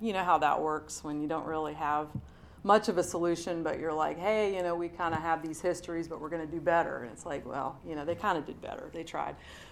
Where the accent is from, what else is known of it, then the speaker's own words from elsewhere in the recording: Baltimore, Maryland, United States; now in Atlanta, United States; I was born here in Atlanta, Georgia, kind of coincidentally, accidentally. My family's from Baltimore. My dad had like a work assignment down here for a year, and so I was born, then went back to Baltimore, and there was some moving between here and there